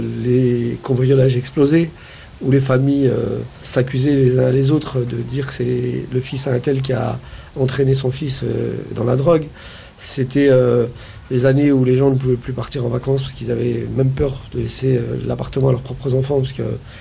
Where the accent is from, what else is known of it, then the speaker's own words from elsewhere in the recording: Montfermeil, Île-de-France, France; J'ai grandi à Montfermeil, donc dans la cité des Bosquets, où mes parents sont arrivés, après avoir vécu dans les bidonvilles de Nanterre, on a atterri chez de la famille à Montfermeil